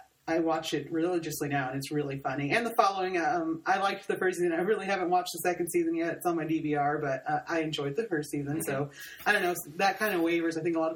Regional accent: Seguin, Texas, United States; Seguin, Texas, yes.

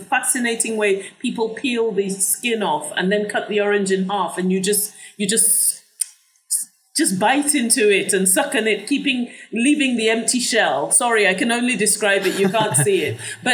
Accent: Nigeria; I learned to make caramel while I was growing up in Nigeria, from my mother.

